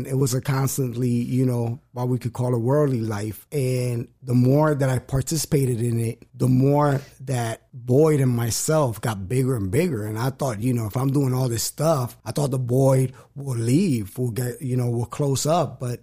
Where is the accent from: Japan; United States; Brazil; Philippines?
United States; New York; also born or lived in Cleveland, Ohio; Well, I'm from New York. I grew up between New York and Cleveland, like half of my life in New York, the other half in Cleveland.